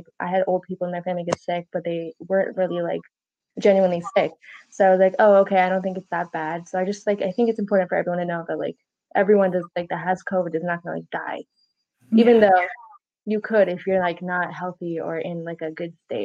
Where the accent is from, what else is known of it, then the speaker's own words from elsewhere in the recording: India; Oh, so for me and my family, like we're from India, obviously.